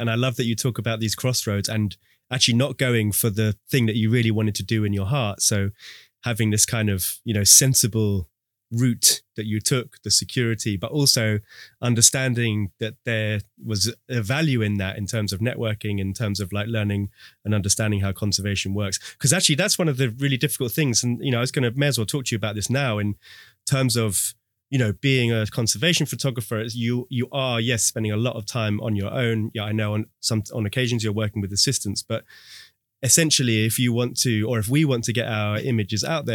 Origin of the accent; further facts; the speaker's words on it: United Kingdom; because I'm British